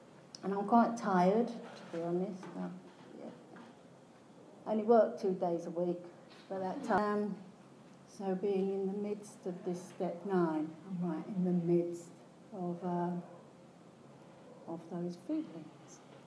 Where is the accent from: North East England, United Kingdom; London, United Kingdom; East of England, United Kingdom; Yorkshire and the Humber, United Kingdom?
East of England, United Kingdom; I grew up in Hertfordshire, in this big old house that was falling down because we couldn't afford to live in it